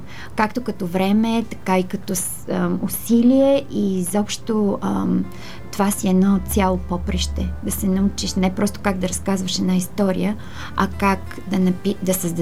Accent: Balkan Mountains, Bulgaria; Аз съм родена в Балкана и една от чертите на нас балканджиите е упорството и ината.

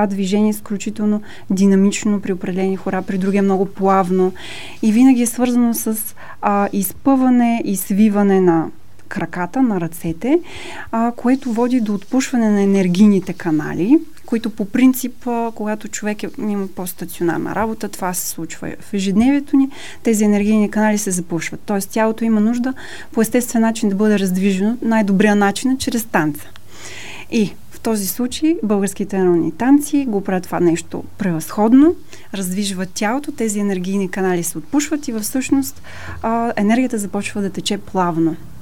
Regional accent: Koprivshtitsa, Sofia Province, Bulgaria; now in Germany; Аз съм от Копривщица.

